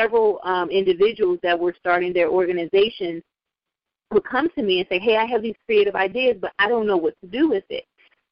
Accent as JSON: {"language": "English", "region": "Maryland", "country": "United States", "tie": "born or raised there", "said": "So, as you stated … from the Maryland area all of my life"}